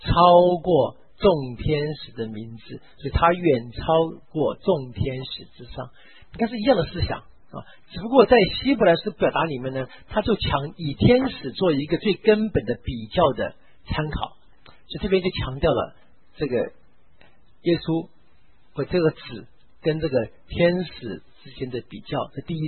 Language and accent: Chinese; China; 我们中国人讲的这个起承转合是非常美的